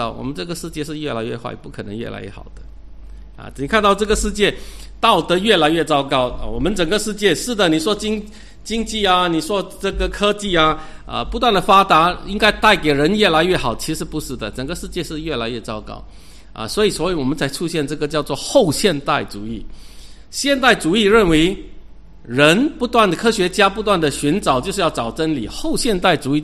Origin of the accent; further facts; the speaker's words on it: China; 就是我们中国人有一句话，就是爬得高看得远啊